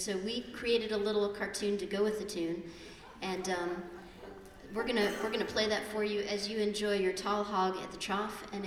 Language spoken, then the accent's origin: English; California, United States; Growing up in Southern California, those were the cats in bluegrass music.